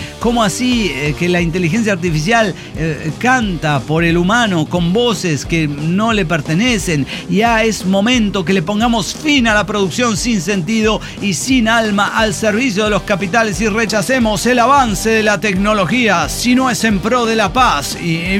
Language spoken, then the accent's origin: Spanish; Oaxaca, Mexico; yo aguanté como buena oaxaqueña estoica